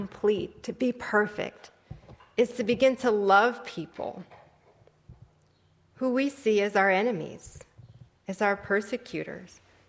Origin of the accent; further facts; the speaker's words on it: California, United States; or even my home state of California.